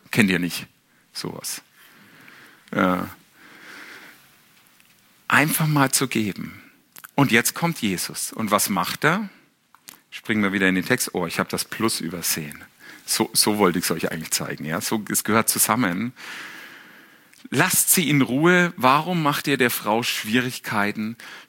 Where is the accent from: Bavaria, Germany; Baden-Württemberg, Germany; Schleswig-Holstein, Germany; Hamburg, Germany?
Bavaria, Germany; ich bin Franke übrigens